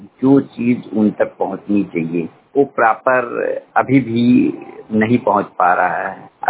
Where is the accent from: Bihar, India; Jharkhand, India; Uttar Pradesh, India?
Uttar Pradesh, India; Basti; पेशे से मैं एक टीचर हूँ और मैं बस्ती का निवासी हूँ।